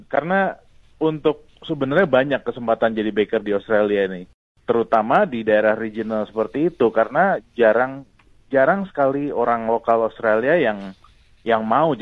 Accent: Jakarta, Indonesia; saya waktu itu besar di Jakarta. Jadi saya sampai lulus SMA di Jakarta

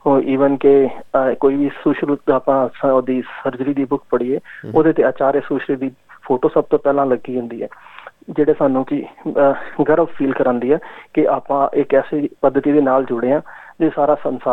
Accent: Amritsar, Punjab, India; born there; ਮੈਂ ਅੰਮ੍ਰਿਤਸਰ ਦਾ ਬੋਰਨ ਹਾਂ

